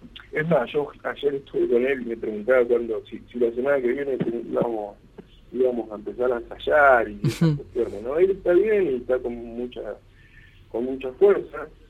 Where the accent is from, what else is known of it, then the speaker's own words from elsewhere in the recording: Comodoro Rivadavia, Chubut, Argentina; also born or lived in Río Negro / Buenos Aires / Córdoba; now in Santa Fe, Argentina; Y tuvimos que salir, irnos de Comodoro Rivadavia, nos fuimos a Río Negro, de Río Negro viajamos a Buenos Aires, de Buenos Aires a Córdoba, y hoy estamos radicados en Santa Fe.